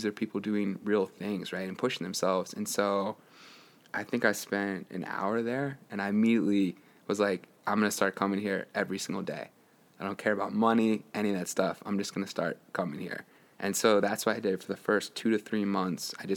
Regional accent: Bethesda, Maryland, United States; I mean, I grew up in Bethesda. We're next to 10 different schools

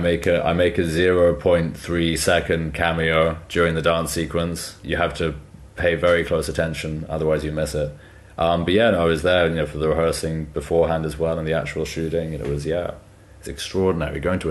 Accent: West Midlands, United Kingdom; I was actually back in my hometown in Shropshire doing some recording work by myself.

